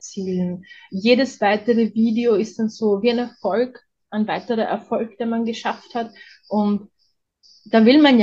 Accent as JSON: {"language": "German", "region": "Vienna", "country": "Austria", "said": "Ich bin ja aus Wien und bei uns ist es das so"}